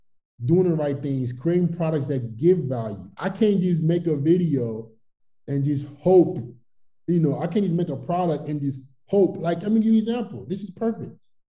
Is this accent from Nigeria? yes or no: yes; Nigeria; born there; But I was born in Nigeria. I came from a third world country.